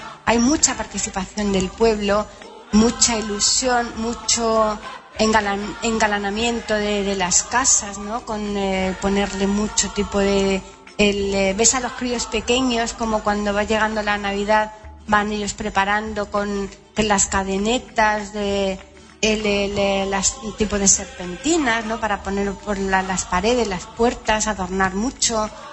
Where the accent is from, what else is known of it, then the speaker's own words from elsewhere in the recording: Seville, Andalusia, Spain; los que yo llevo ya de vida en Andalucía, que es de donde yo soy